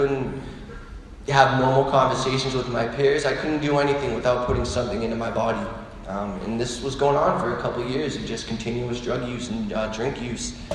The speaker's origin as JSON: {"language": "English", "town": "South Boston", "region": "Massachusetts", "country": "United States", "said": "I come from South Boston, it's a town not too far away from here, and I'm one of 4 boys."}